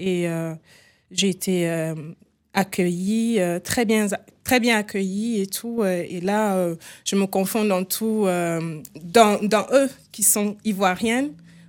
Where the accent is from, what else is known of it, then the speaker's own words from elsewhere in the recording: Cameroon; à savoir que je ne suis pas ivoirienne, je suis camerounaise